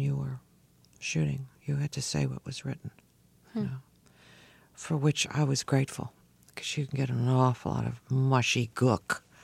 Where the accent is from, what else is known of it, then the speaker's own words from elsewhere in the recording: Buffalo, New York, United States; I grew up in Buffalo.